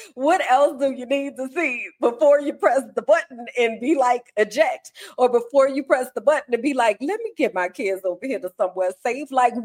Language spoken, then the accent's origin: English; New Orleans, Louisiana, United States; and I'm from New Orleans for anybody who didn't know.